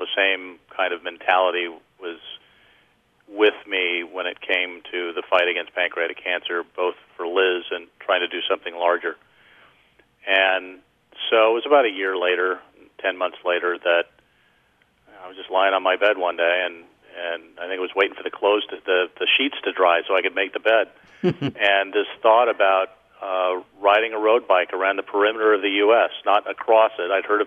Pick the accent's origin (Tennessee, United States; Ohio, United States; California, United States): California, United States; Santa Rosa; also born or lived in Burbank; No, I'm California-born and bred. I was born in Burbank and raised in Santa Rosa. I spent virtually all my youth and my early adulthood in Santa Rosa